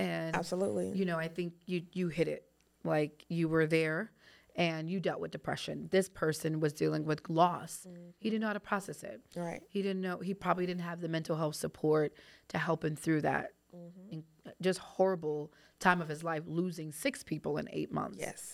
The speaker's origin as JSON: {"language": "English", "region": "New York", "country": "United States", "tie": "born or raised there", "said": "Actually, I was born into homelessness. And so when I was born in New York, my parents didn't have an apartment."}